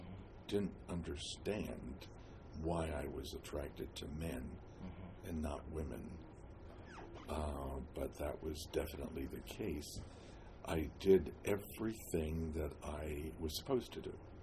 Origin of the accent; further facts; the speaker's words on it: Trenton, New Jersey, United States; moved away as an adult; also born or lived in Pennsylvania / Virginia / Washington; I was born in Trenton, New Jersey, and I lived there all of my childhood life, and I then moved from New Jersey to Pennsylvania